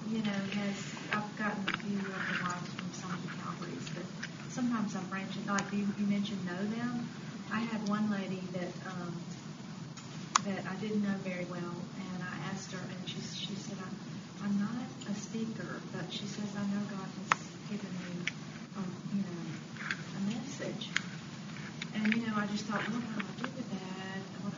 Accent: East Coast, United States; I'm from the East Coast, and it's a little bit more challenging getting women speakers for retreats

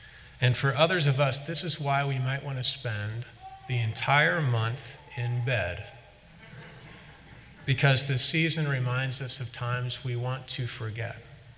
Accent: St. Louis, Missouri, United States; grew up at the First Unitarian Church in St. Louis, Missouri, my hometown, and he grew up not that far from where I grew up

